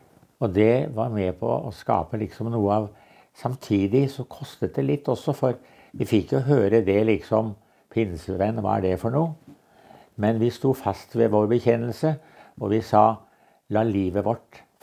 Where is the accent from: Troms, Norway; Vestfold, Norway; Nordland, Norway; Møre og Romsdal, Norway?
Vestfold, Norway; Tønsberg; Og så den siste stedet vi vokste opp i Tønsberg, Betania-menigheten